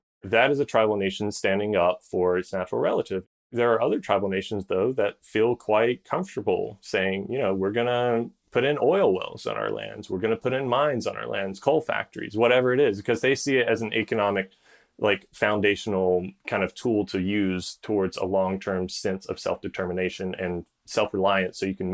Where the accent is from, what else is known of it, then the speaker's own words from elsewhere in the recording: North Carolina, United States; You can point to the Colonial Pipeline spill in North Carolina, my home state, where it dumped over 1 million gallons into a wildlife refuge north of Charlotte.